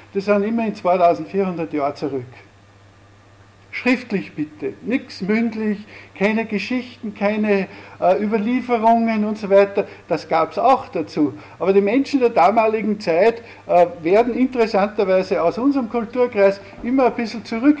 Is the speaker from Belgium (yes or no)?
no; Altenmarkt im Pongau, Salzburg, Austria; now in Oberndorf, Austria; Ursprünglich stamme ich aus Innergebirge, aus Altenmarkt in Bongau, bis mich meine Frau vor 35 Jahren aus Flacherland nach Oberndorf in Salzburg verschleppt hat. Und dort wohnen wir seit, wie gesagt, 35 Jahren.